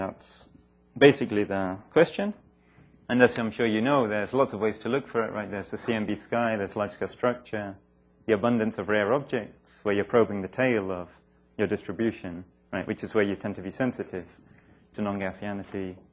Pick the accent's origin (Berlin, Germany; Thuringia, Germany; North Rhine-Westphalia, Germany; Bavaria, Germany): North Rhine-Westphalia, Germany; Bielefeld; I'm from Bielefeld, for you don't know. That's up in the north of Germany, near Hanover, which maybe you've heard of.